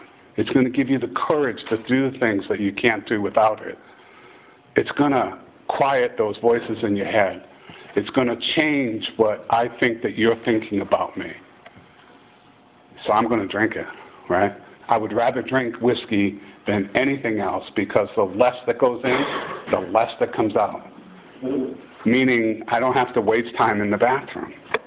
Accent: Massachusetts, United States; I come from New England, from Massachusetts, and I come from a small town in New England.

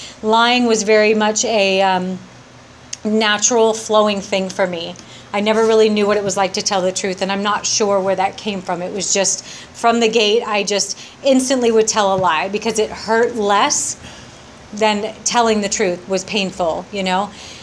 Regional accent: Ventura, California, United States; I grew up in Ventura. I went to school there. I went to high school there.

